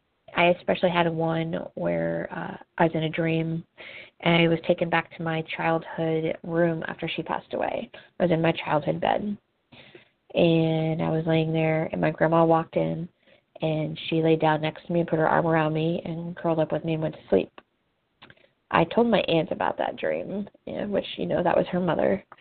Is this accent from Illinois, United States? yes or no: yes; Arcola, Illinois, United States; You know, it leads from my hometown in Arcola to Arcola. It's Route 133. It goes behind Arcola High School.